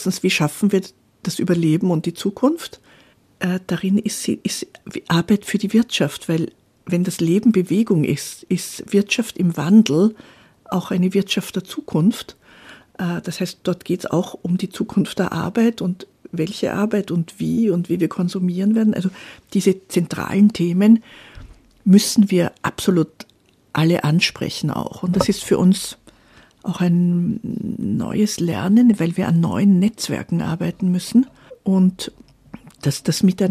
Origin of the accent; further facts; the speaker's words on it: Austria; das wissen wir als Österreicher sehr gut